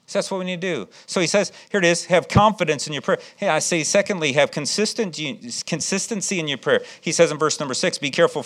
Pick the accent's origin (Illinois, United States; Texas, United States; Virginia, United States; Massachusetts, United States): Illinois, United States; Chicago; I was serving as the assistant pastor in the church I grew up in Chicago.